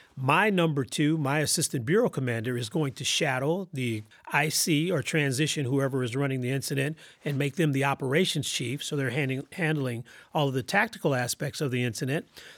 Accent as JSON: {"language": "English", "town": "Compton", "region": "California", "country": "United States", "tie": "born or raised there", "said": "I was very fortunate where I grew up in Compton, where my dad still lives."}